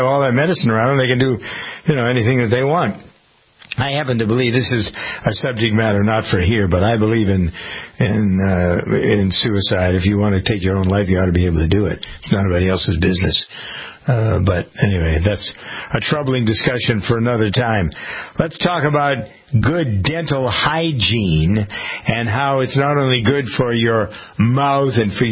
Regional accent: Framingham, Massachusetts, United States; I was just looking at an obit from a fellow who was a doctor in my hometown of Framingham

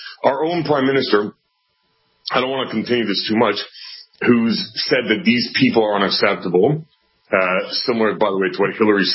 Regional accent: Canada; as a Canadian, I don't understand how there are people in jail for January 6th.

